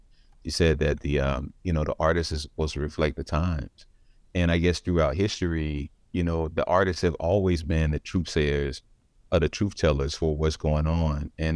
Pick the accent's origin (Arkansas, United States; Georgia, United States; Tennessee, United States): Arkansas, United States; Bible; One, I grew up in Bible, Arkansas, but it was Mississippi County, Arkansas, one.